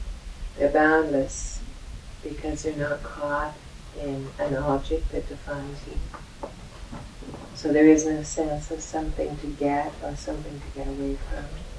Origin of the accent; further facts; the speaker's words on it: Alberta, Canada; I was very fortunate as a child. I grew up in Alberta. Alberta is called Big Sky Country.